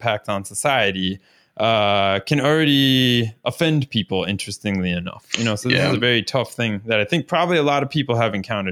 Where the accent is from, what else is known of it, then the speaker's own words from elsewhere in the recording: United States; we grew up in school in the United States learning that, like, you know, United States is all over the world